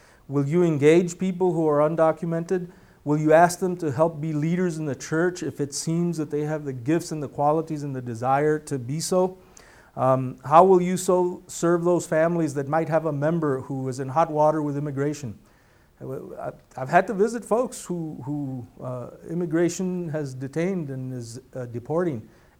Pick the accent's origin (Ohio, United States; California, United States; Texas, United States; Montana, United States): Texas, United States; born there; So I'm Mexican American, born in Deep South Texas. My Spanish is not the same Spanish as the people from Jalisco or from San Luis Potosí speak.